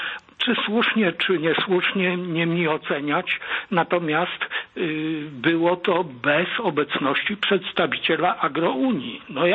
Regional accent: Warsaw, Masovian Voivodeship, Poland; Ja kiedyś jeździłem pod Warszawę, bo jestem z Warszawy

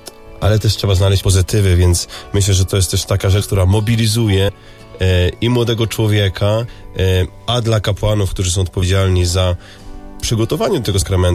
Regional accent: southern Poland, Poland; pochodzę też z południa Polski i drugi rok studiuję tutaj w Toruniu dziennikarstwo i teologię moralną.

